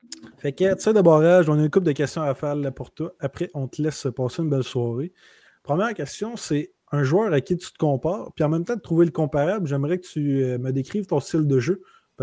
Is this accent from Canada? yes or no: yes; Quebec, Canada; je viens de l'Abitibi